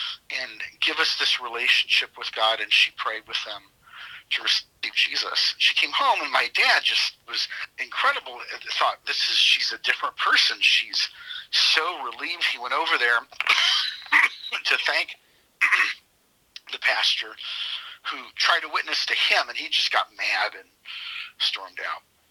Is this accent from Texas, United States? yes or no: yes; San Antonio, Texas, United States; I was raised in San Antonio, Texas.